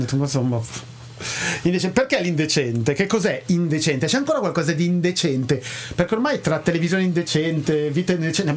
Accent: Milan, Lombardy, Italy; also born or lived in Lodi; io quando in adolescenza da Milano mi sono trasferito a Lodi

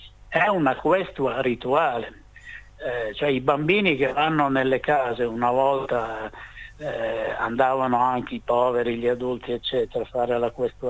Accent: Emilia-Romagna, Italy; Io faccio un esempio che riguarda la mia terra, la Romagna.

